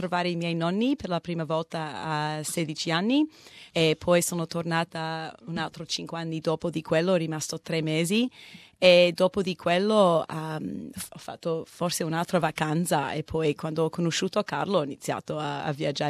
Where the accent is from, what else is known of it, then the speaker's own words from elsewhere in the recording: Australia; born there; Italian is a second language; i miei genitori sono nati in Italia, però io sono australiana, nata qui in Australia, e ho deciso più o meno quando avevo 16 anni che ho piaciuto tanto la lingua italiana